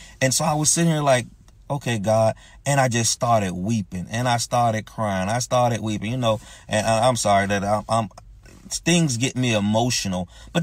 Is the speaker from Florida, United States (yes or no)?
yes; Florida, United States; I'm from Florida, so we got some real big oak trees.